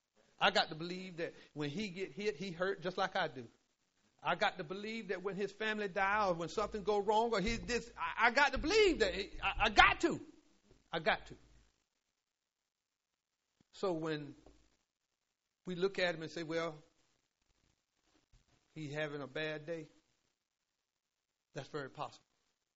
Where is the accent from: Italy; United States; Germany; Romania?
United States; Willard; I'm slow. I'm from Willard.